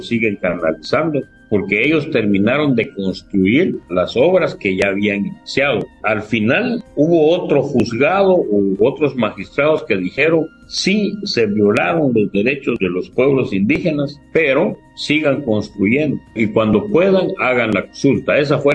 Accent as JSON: {"language": "Spanish", "country": "Guatemala", "said": "Mi pueblo, el pueblo de Guatemala, lleva más de 40 días de estar en manifestaciones"}